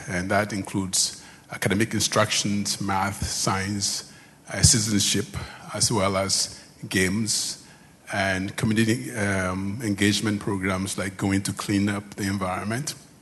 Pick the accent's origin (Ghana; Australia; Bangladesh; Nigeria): Ghana; now in United States; I'm originally from Ghana, and I've been in the U.S. for, boy, many years.